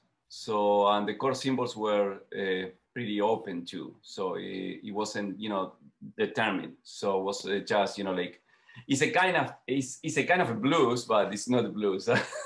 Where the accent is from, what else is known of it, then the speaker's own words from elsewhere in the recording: Buenos Aires, Argentina; English is a second language; now in United States; Yes, well, I'm from Argentina, from Buenos Aires, actually, from the capital. And I came to the United States in 2000, end of 1999. And I grew up in a family of musicians.